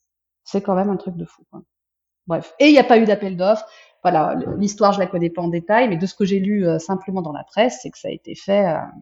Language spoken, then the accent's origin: French; Netherlands; French is a second language; Je suis de Pays-Bas, je suis une intrus.